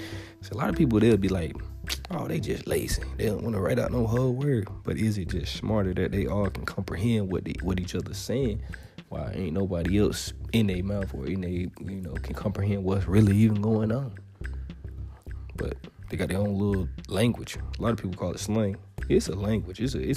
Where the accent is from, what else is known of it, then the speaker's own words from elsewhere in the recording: Georgia, United States; And then when I moved down here from Georgia, I was had a sling of like, what you want, you know, like what you want.